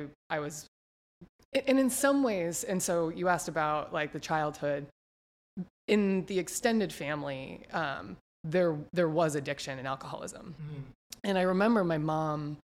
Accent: Massachusetts, United States; Okay. So I grew up in Massachusetts. I frankly had a very good childhood.

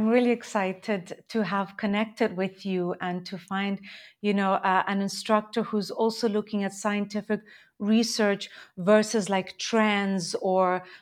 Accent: Zimbabwe; also born or lived in Ukraine; now in Switzerland; I live in very close to Geneva in Switzerland. I am Ukrainian born, but I grew up in Zimbabwe. So English is kind of like my native language almost. And I ended up here in Switzerland for work a long time ago.

